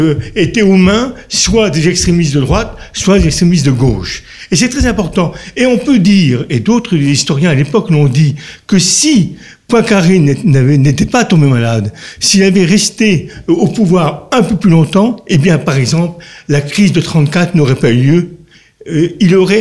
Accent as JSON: {"language": "French", "region": "Grand Est", "country": "France", "said": "Je suis lorrain et j'ai pas tellement bien senti la mentalité et les réflexes"}